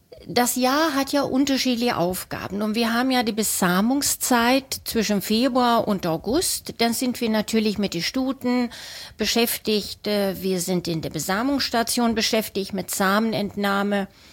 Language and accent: German; Sweden; German is a second language; now in Celle, Germany; Ich komme ja ursprünglich aus Schweden, hatte in Hannover hier studiert